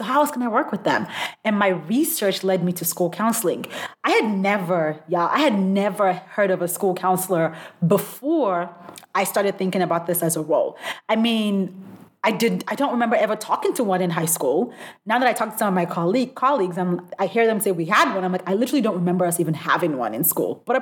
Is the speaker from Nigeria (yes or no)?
yes; Nigeria; So I'm originally Nigerian. So during that year, I went back home to Nigeria.